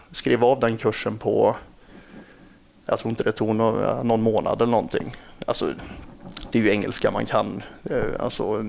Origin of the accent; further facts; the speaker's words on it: Lidköping, Västra Götaland County, Sweden; Nej, jag är från Lidköping.